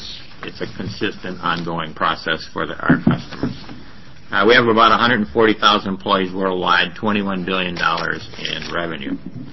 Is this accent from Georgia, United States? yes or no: no; Sacramento, California, United States; I'm from Sacramento, California